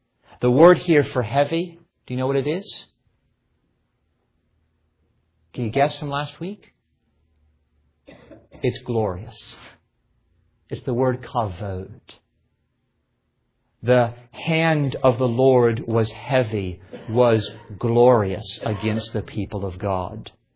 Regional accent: Pensacola, Florida, United States; I was growing up in Florida and the Panhandle and Pensacola, and I've seen one too many hurricanes in my life.

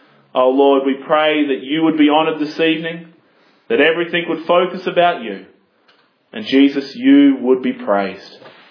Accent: Australia; And now, as an Australian, my bent is always towards Australian military history.

